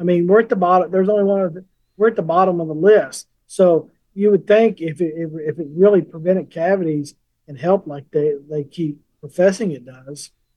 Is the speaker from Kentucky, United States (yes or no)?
yes; Kentucky, United States; I grew up in Kentucky and middle class. I drank fluoridated water my entire life.